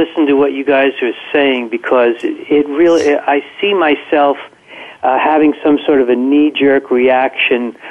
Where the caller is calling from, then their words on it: Yonkers, New York, United States; I'm calling from Yonkers.